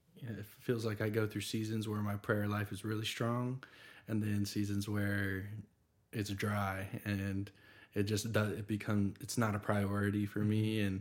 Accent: Nashville, Tennessee, United States; this is where I was born in Nashville. I've lived here my whole life

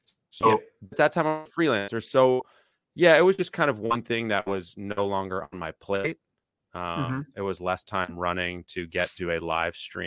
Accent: Atlanta, Georgia, United States; And I moved mm-hmm. back to my hometown of Atlanta, where I am now.

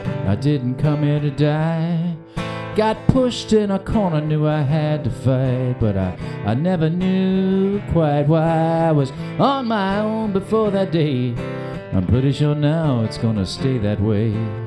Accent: Owensboro, Kentucky, United States; I grew up in Owensboro, Kentucky. My family roots are in Ohio County, Rosine, home place of … I'm very proud to say.

